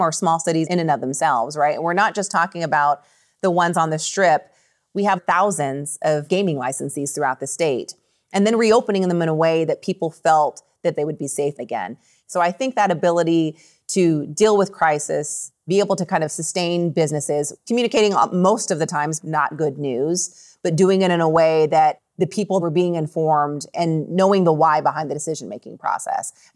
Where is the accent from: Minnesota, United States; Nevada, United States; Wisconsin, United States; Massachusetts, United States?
Nevada, United States; Las Vegas; You know, growing up in Las Vegas, we had the 1990 UNLV basketball team.